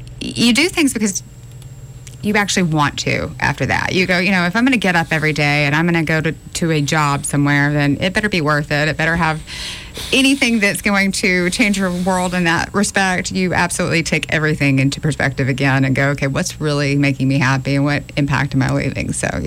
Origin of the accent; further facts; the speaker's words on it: Montgomery, Alabama, United States; I am a native. I was born in Montgomery, but I have a host of family members that were Massachusetts born and raised.